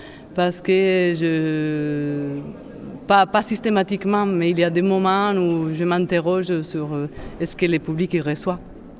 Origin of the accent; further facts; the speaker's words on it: Madrid, Community of Madrid, Spain; j'ai fait un flashback dans ma jeunesse à Madrid.